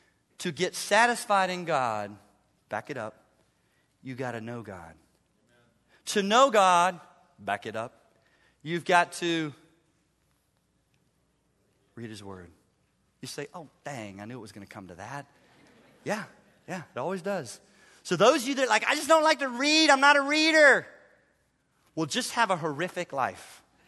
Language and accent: English; Chattanooga, Tennessee, United States; I grew up in the South. Hallelujah. Chattanooga, where kudzu rules in the summertime.